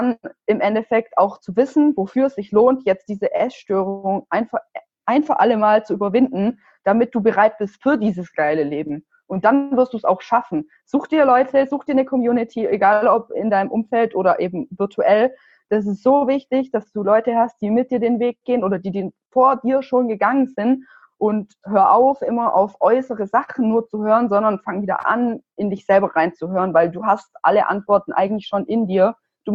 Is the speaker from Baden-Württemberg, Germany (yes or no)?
yes; Stuttgart, Baden-Württemberg, Germany; now in Berlin, Germany; Aus Stuttgart